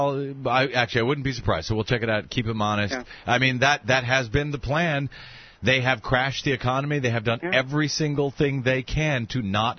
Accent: Missouri, United States; I'm from Missouri

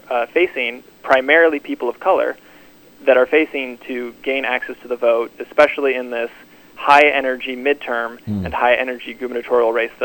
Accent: North Carolina, United States; And I come from North Carolina, and so we see this across a lot of Republican-led states.

